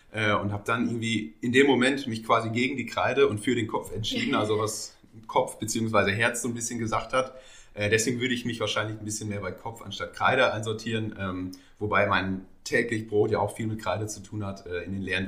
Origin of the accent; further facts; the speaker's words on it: Münster, North Rhine-Westphalia, Germany; ich komme aus Münster